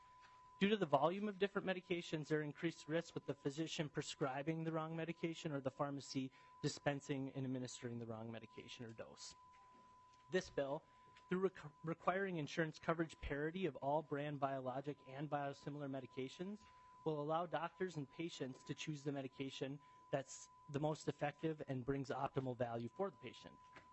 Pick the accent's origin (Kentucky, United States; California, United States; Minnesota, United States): Minnesota, United States; Duluth; I'm a pharmacist at Essentia Health. I'm from Duluth